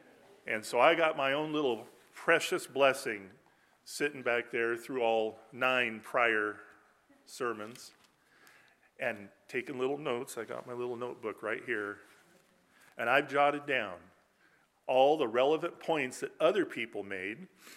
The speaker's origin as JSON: {"language": "English", "region": "California", "country": "United States", "tie": "born or raised there", "said": "Growing up in Grace Chapel, wonderful Grace meeting, pastored by Albert Astell out there in California"}